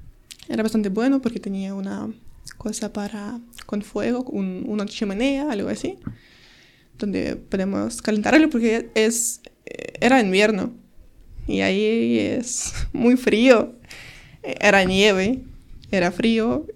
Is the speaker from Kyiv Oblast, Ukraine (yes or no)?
yes; Kyiv Oblast, Ukraine; Spanish is a second language; ellos querían ir a la capital de Ucrania. Y pues mi pueblo está justo antes de capital